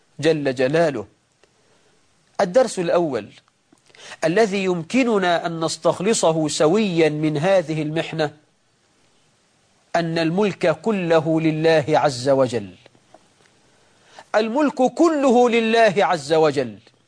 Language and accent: Arabic; Egypt; بلدنا مصر